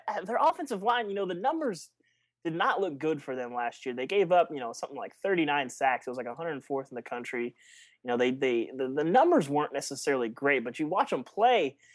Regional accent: Arkansas, United States; I mean, I was from Arkansas. I grew up there.

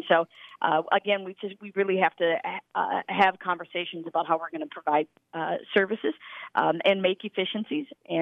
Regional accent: Cottage Grove, Minnesota, United States; I've been born and raised in the Cottage Grove area.

